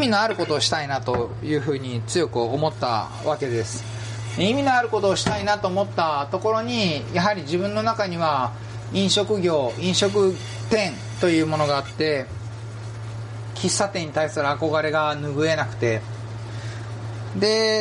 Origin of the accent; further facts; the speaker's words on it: Toyohashi, Aichi, Japan; now in Kyoto, Japan; 私もともと愛知県の豊橋出身ということもあって